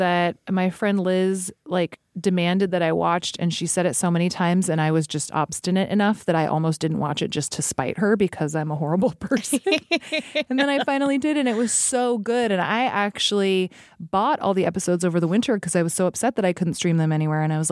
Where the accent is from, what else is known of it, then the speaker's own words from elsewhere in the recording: Alaska, United States; now in Chicago, United States; I live here in Chicago. The weather here is not always great. I grew up in Alaska, which is winter like almost all the time.